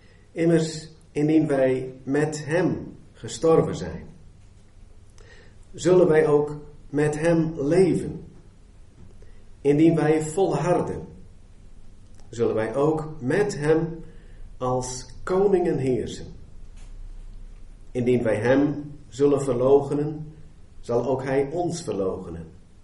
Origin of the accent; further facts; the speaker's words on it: Den Ham, Overijssel, Netherlands; Wij komen uit Den Ham, mijn vrouw en ik. Ik mag predikant daar zijn van de gereformeerde kerk.